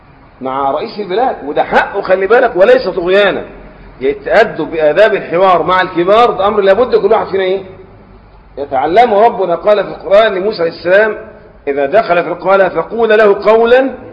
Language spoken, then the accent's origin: Arabic; Egypt; زي عندنا في مصر كل من حكم مصر اسمه ايه؟ فرعون.